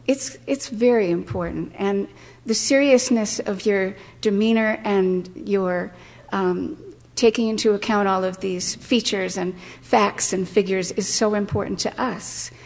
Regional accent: New Hampshire, United States; I live in Littleton, and I am from the North Country.

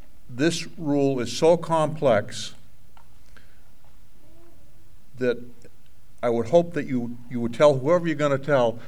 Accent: Lyndeborough, New Hampshire, United States; I'm from Lyneborough, another person from the southern part of the state.

